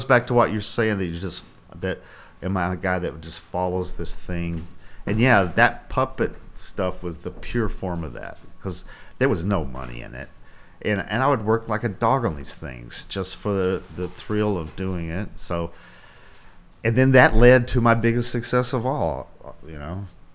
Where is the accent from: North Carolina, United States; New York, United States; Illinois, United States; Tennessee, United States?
Tennessee, United States; Chattanooga; I had the idea because I was starting to do similar things, and I wanted to do one in my hometown.